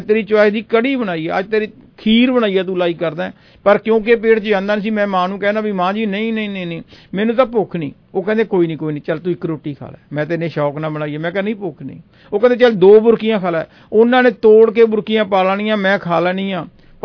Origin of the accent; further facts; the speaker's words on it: Barnala, Punjab, India; ਮੈਂ ਬਰਨਾਲੇ ਦਾ ਰਹਿਣ ਵਾਲਾ, ਪਟਿਆਲੇ ਤੋਂ ਰੇਲਵੇ ਸਟੇਸ਼ਨ 'ਤੇ ਮਹੀਨੇ ਕੁ ਬਾਅਦ ਜਦੋਂ ਘਰ ਆਉਣਾ